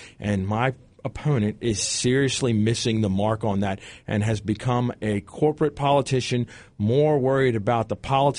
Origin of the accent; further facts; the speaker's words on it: United States; Well, sir, I'm an American